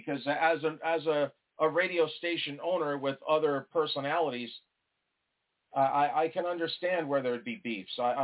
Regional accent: New York, United States; I'm originally from New York, so I know back east

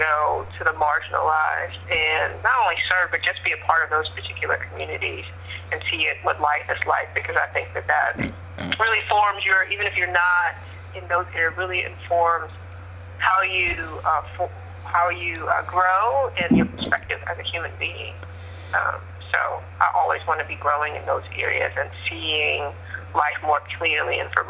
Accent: New York, United States; I grew up fairly poor in New York, where there's very visible dichotomy and systemic both racism

